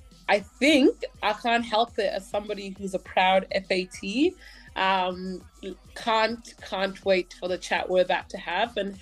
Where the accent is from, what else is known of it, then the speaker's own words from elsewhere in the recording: Australia; growing up in Australia